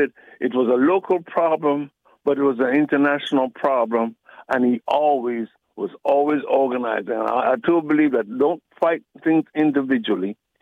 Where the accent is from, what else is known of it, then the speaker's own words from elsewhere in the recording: Panama; moved away; also born or lived in Jamaica; In 1960, I immigrated from Panama to Jamaica, and then later to come here 7 years later.